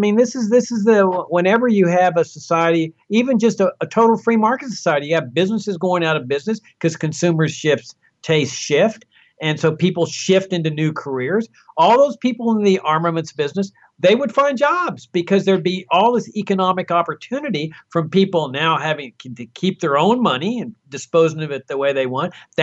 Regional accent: Laredo, Texas, United States; I grew up in Laredo, Texas. We had an Air Force base there

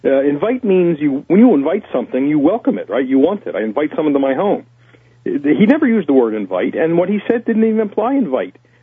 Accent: United States; born there; I love my home. I was born in the United States.

